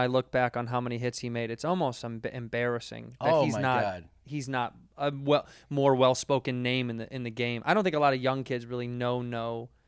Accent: Chicago, Illinois, United States; yo, I'm a huge fan. I'm from Chicago. I love you.

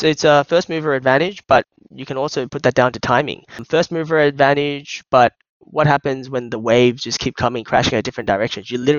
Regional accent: Australia; But I'm originally from Australia.

